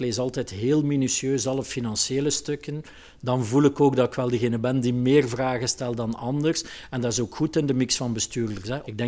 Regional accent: Ghent, East Flanders, Belgium; born there; Je hoort aan mijn accent, ik ben hier geboren, ik werk hier, ik leef hier.

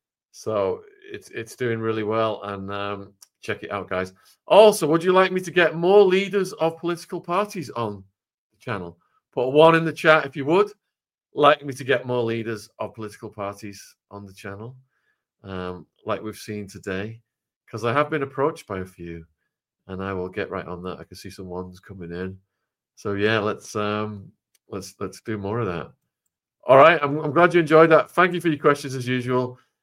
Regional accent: Widnes, North West England, United Kingdom; And Graham, you know, I'm from Widnes, next to Runcorn.

